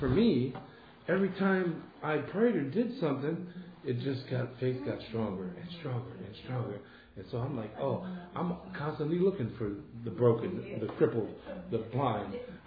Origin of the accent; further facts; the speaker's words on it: Cleveland, Ohio, United States; the kitchen of the house that I grew up in Cleveland